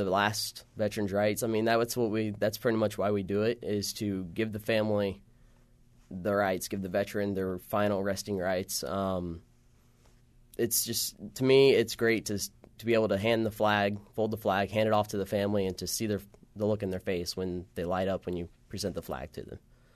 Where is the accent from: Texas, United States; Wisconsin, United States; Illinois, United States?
Illinois, United States; Warsaw; I'm from Warsaw. It's about an hour west of here where Illinois, Iowa, Missouri meet.